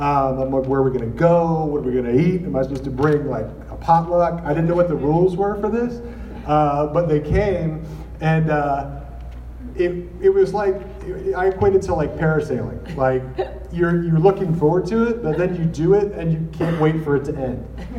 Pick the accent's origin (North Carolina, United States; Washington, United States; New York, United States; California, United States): California, United States; Walnut Creek; I'm more local. I grew up in Walnut Creek. Went to Dale South High School.